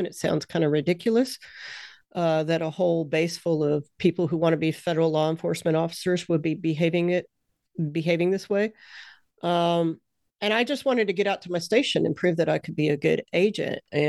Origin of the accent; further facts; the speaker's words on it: Alabama, United States; Well, I was raised in Alabama in the 1970s. I was born in 71, so we didn't have the internet.